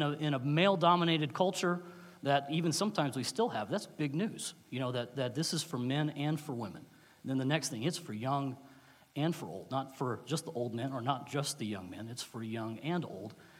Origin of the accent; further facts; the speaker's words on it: Memphis, Tennessee, United States; I grew up in Memphis, Tennessee. I was a good student at Memphis First